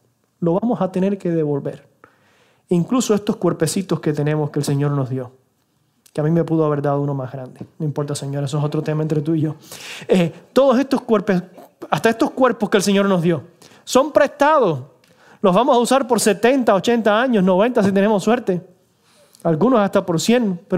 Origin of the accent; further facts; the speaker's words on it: Cuba; yo hago la crítica a mi propia cultura porque soy cubano, para que nadie se vaya a sorprender